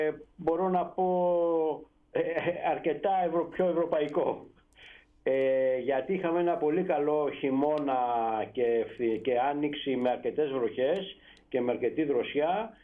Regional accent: Paphos District, Cyprus; στη Δυτική, στην Πάφο, στα μέρη μας

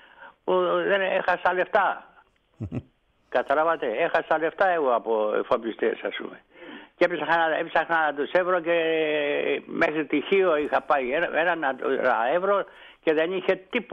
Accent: Ithaca, Ionian Islands, Greece; moved away as an adult; now in Athens, Greece; γιατί μέσα στην Αθήνα έφυγα εγώ από την Ιθάκη

